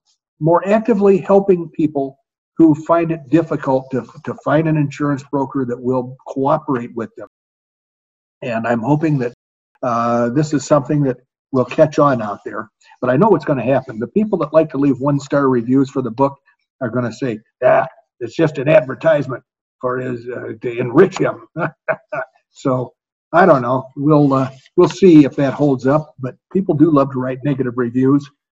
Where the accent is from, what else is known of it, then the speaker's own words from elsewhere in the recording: Oklahoma, United States; I'm from Oklahoma. You'd think I'd like okra, but no, not me.